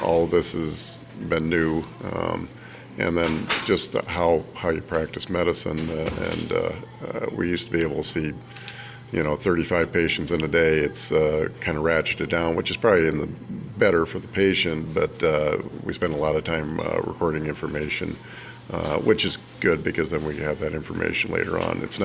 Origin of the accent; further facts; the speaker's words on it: Lamar, Colorado, United States; This is my hometown. They needed a doctor, and so I was coming back.